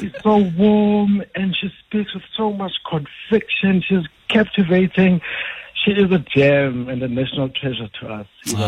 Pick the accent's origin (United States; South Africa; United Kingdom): South Africa; Eastern Cape; I grew up in the Eastern Cape